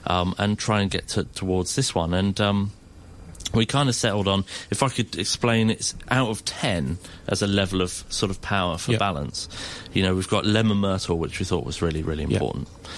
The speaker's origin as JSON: {"language": "English", "region": "South West England", "country": "United Kingdom", "lives_now": "Bray, United Kingdom", "said": "Well, I'm from Dorset in the south, but now I live sort of 30 miles west of London, near Bray, and travel into London to the restaurant."}